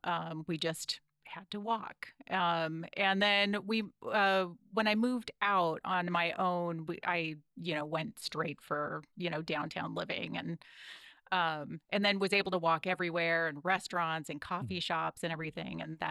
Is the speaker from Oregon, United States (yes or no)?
yes; Portland, Oregon, United States; also born or lived in California / Hawaii / Louisiana; Well, mostly in Portland, but I was born an Air Force brat. So born in California, moved to Hawaii.